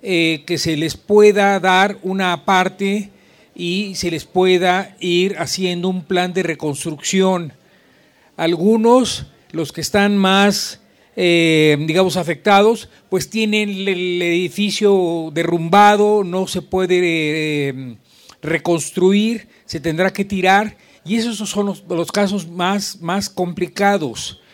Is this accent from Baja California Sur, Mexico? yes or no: no; Coyoacán, Mexico City, Mexico; soy de Girasoles, de aquí de Coyoacán.